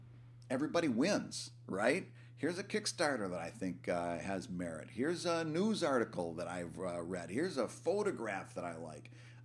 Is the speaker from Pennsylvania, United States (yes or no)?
yes; Philadelphia, Pennsylvania, United States; I call them Jimmy's, but I'm from Philadelphia, so we call them Jimmy's here.